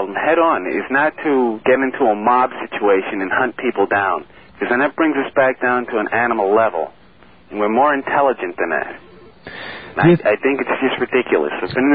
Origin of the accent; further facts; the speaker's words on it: Brooklyn, New York, United States; I'm from Brooklyn, New York.